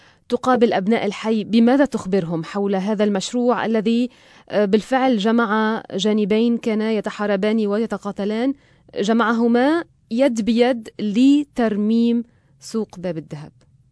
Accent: North Governorate, Lebanon; انا من الشمال،

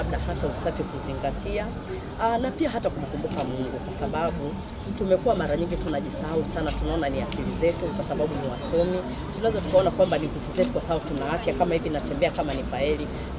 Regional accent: Dar es Salaam, Tanzania; natokea Dar es Salaam Mbezi Luisi.

